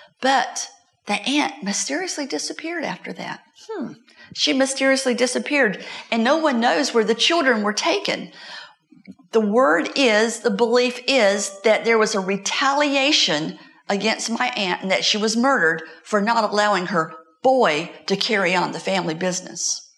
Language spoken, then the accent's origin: English; Fayetteville, North Carolina, United States; If you go back to my hometown in Fayetteville, North Carolina